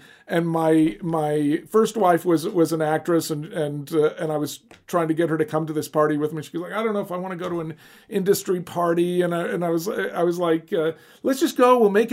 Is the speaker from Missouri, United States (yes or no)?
no; Alabama, United States; At 12 years old, I was doing all the juried art shows in the Deep South. I grew up in Alabama.